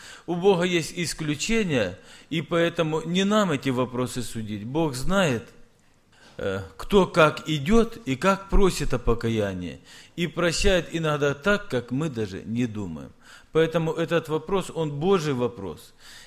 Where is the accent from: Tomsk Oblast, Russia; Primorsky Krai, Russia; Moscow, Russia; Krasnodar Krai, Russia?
Krasnodar Krai, Russia; Apsheronsk; Братья и сестры, я не с Урала, Урал даже не видел. Я с Кавказа, Краснодарский край, город Апшеронск.